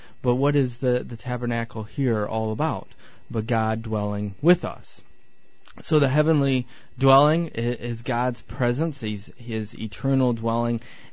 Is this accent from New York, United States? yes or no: no; Michigan, United States; I'm from Michigan. Gotta love the snow.